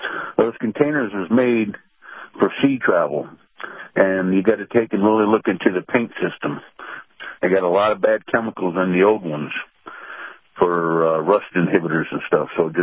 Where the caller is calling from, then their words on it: Sarasota, Florida, United States; in Sarasota.